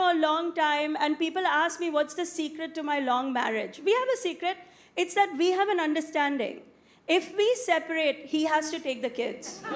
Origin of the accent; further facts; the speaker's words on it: India; And now that I'm an Indian auntie, by the way, shout out to all my Indian aunties.